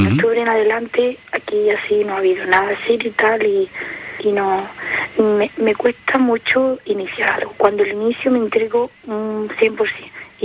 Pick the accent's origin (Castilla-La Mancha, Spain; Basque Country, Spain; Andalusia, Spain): Andalusia, Spain; Córdoba; now in Barcelona, Spain; Yo soy cordobesa. No sé si me habrán notado en el acento, pero no soy de aquí.